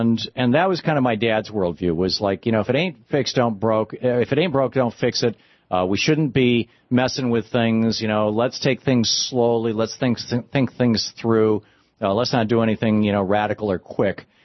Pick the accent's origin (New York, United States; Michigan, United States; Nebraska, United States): Michigan, United States; I grew up in Michigan. I know.